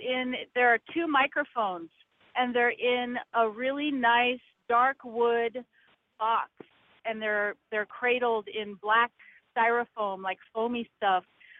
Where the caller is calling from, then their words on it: Eugene, Oregon, United States; I'm calling from Eugene right now.